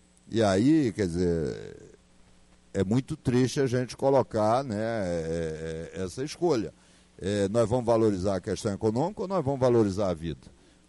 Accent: Piauí, Brazil; o governador da minha terra, o governador do Piauí

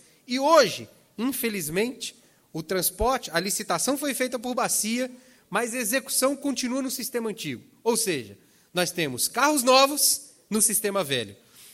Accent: Maringá, Paraná, Brazil; born there; now in Brasília, Brazil; eu não nasci em Brasília, eu nasci em Maringá do Paraná. A minha cidade é por bacia, a cidade onde eu nasci é feita por bacia. É uma cidade de 300 mil habitantes.

